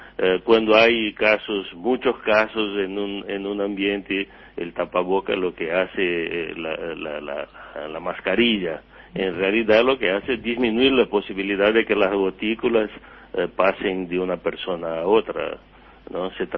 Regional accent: Rio Grande do Sul, Brazil; Spanish is a second language; yo soy de Río Grande do Sul, en Brasil, donde también se toma

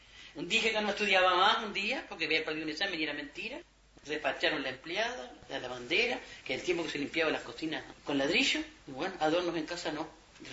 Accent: Treinta y Tres, Uruguay; Desde chiquita, nosotros toda la vida nacimos prácticamente en el Olimar, los primeros baños creo que nos dieron en el Olimar. Siempre, todas las 33 es sagrado

